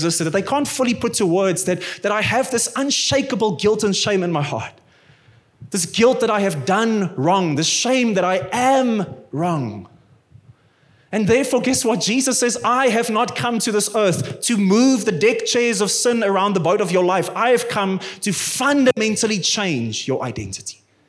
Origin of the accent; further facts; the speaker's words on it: Bloemfontein, Free State, South Africa; now in Pretoria, South Africa; I was born and bred in Bloemfontein, my wife as well, and our sisters and brothers, everyone, they all went and studied in other places